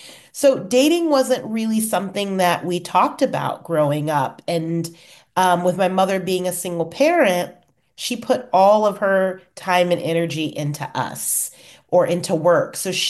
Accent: Virginia, United States; But I grew up in Virginia in a single family home.

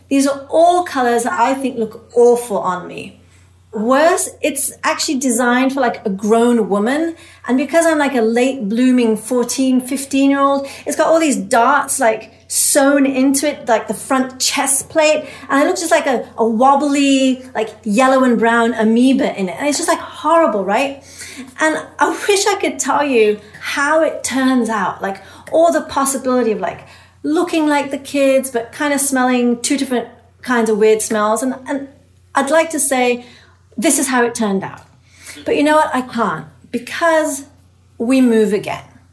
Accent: England, United Kingdom; when I was an immigrant growing up in England.

